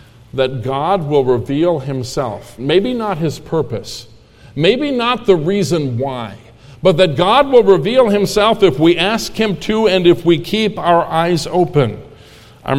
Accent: Minnesota, United States; very depressing and dark news was coming to us from my home state of Minnesota.

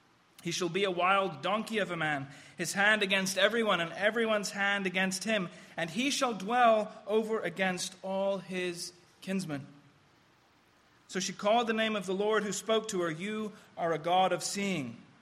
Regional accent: Cyprus; this is a very unique congregation in terms of my home country, in terms of Cyprus.

